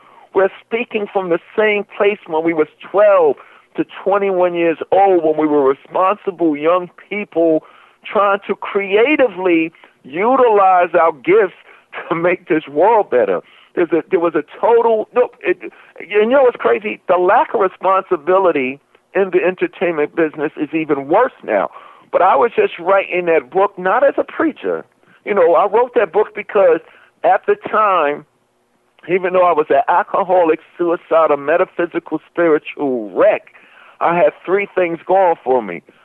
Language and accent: English; Queens, New York, United States; while I was growing up in Hollis, Queens.